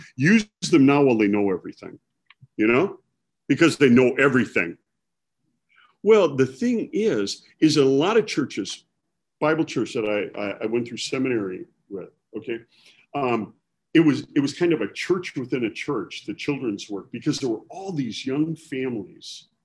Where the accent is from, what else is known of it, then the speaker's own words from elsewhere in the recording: Milwaukee, Wisconsin, United States; I don't know, how I grew up in Milwaukee, right?